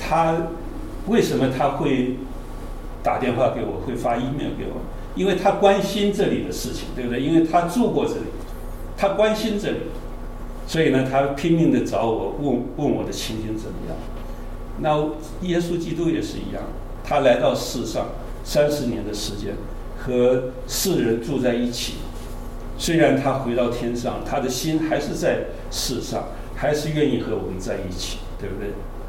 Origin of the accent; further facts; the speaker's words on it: China; now in Canada; 我们中国人从远远的祖国啊，漂洋过海的来到这里，我们享受到这一切的恩典啊，加拿大这个空气是这么样的清新啊